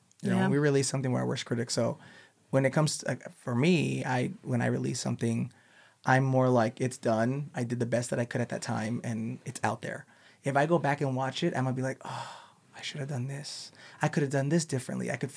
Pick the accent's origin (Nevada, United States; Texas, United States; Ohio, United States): Texas, United States; El Paso; I was born in Las Cruces, New Mexico, but I was raised in El Paso, Texas. And I learned a lot growing up.